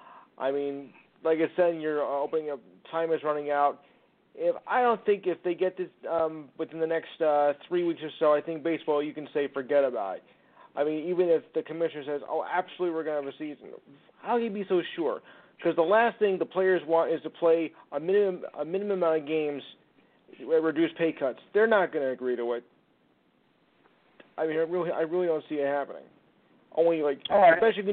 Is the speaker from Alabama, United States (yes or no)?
no; New Jersey, United States; I'm from New Jersey, first-time caller